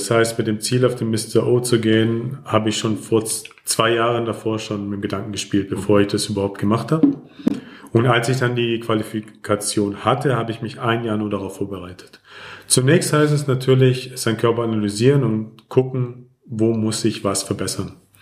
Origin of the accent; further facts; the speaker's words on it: Greece; Als Grieche muss Feta rein.